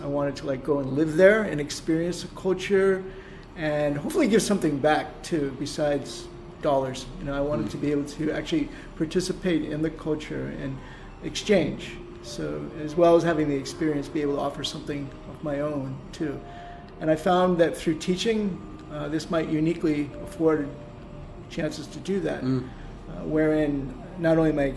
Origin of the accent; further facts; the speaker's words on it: Massachusetts, United States; I was a educator in my home state, and back in the United States of America. That was Massachusetts.